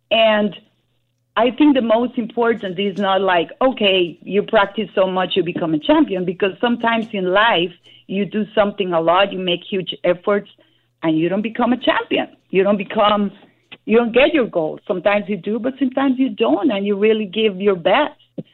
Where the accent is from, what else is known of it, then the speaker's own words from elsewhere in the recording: Costa Rica; And buenos dias, too, because I'm from Costa Rica, too.